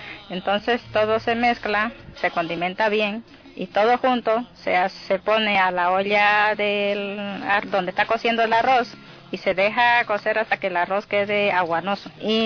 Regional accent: San Javier, Santa Cruz, Bolivia; soy de Bolivia, de Santa Cruz, exactamente de San Javier.

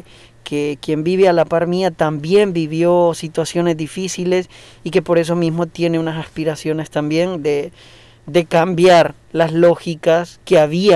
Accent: El Salvador; born or raised there; also born or lived in Honduras

